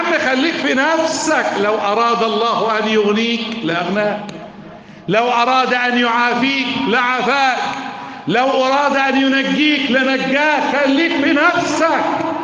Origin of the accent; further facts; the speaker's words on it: Egypt; احنا في بلادنا مصر